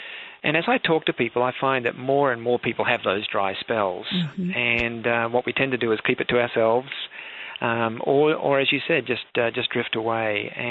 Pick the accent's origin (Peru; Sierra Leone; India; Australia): Australia; Well, I am Australian. I grew up in a family there, and my dad was a pastor.